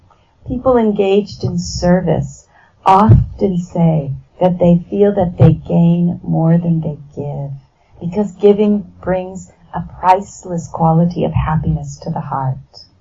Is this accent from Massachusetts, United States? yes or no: no; California, United States; I come from California. It's a very long flight.